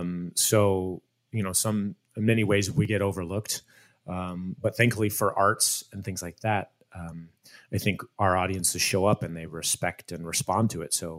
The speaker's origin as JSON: {"language": "English", "region": "Iowa", "country": "United States", "tie": "born or raised there", "said": "when Nick and the cast was in Des Moines that I wanted to treat them well, have a good experience in my home state, represent"}